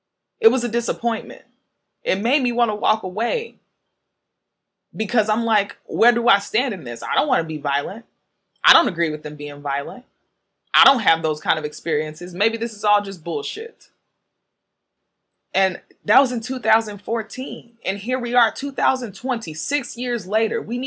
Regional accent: St. Louis, Missouri, United States; I'm from St. Louis, Missouri.

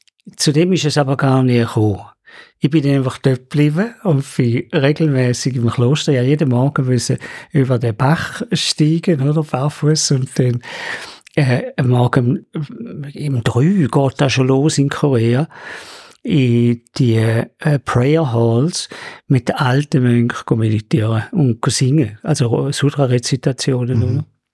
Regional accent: Switzerland; ich komme aus der Schweiz.

